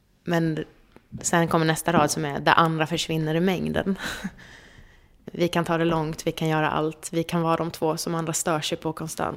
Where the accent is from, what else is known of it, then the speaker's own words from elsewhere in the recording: Halmstad, Halland County, Sweden; moved away as an adult; now in Stockholm, Sweden; och jag är uppvuxen i Halmstad. Och sen jag började liksom flytta upp mitt jobb till Stockholm och till slut flyttade upp helt själv.